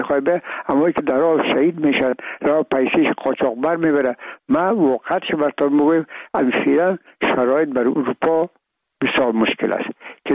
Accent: Afghanistan; ما افغان هستیم، تذکره خود را ناوردیم

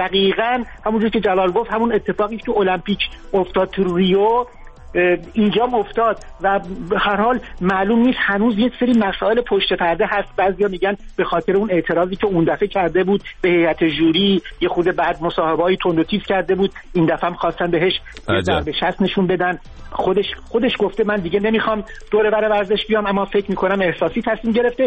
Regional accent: Iran; به عنوان یه ورزشی، به عنوان یه ایرانی

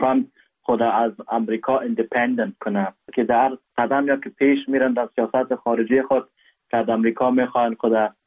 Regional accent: Afghanistan; now in Germany; میگم که آلمان هستم، اونتا هم از افغانستان میام

